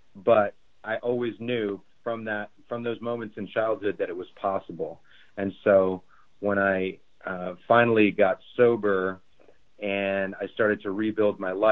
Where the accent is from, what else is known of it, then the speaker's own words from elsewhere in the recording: Washington, District of Columbia, United States; Well, when I was growing up in Washington, D.C., I really had was the product of an absence of parental guidance